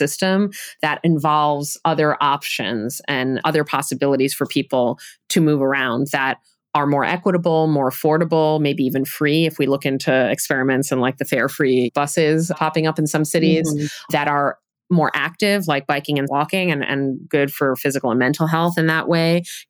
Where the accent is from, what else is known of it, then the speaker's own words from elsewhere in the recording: New York City, New York, United States; I grew up in New York City, so I know I'm weird